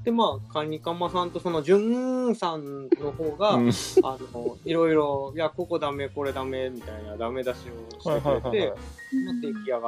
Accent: Hokkaido, Japan; っていうのは僕が北海道出身なんで、あの北海道出身だから北海道に行きたかったっていうの

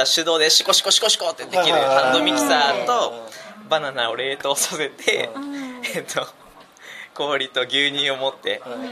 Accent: Aichi, Japan; 地元愛知です。

